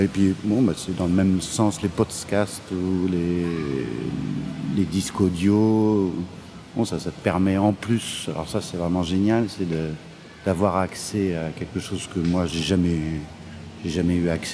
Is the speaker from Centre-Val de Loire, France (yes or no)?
yes; Blois, Centre-Val de Loire, France; enfin, le village où j'ai habité, c'était Sœur, qui est un village de 200 habitants, mais c'est à côté de Blois, dans la Sologne, viticole.